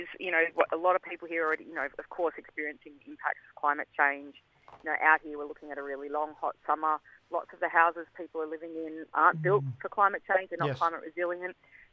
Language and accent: English; Victoria, Australia; I'm from Victoria, Yorta Yorta Mob.